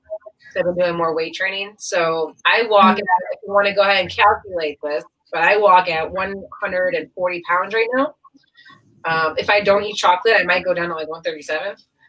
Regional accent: Chicago, Illinois, United States; I love it. It's my hometown, but I grew up in the north suburbs

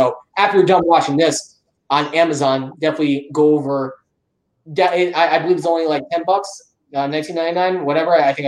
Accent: Emerson, New Jersey, United States; I grew up in Emerson, New Jersey.

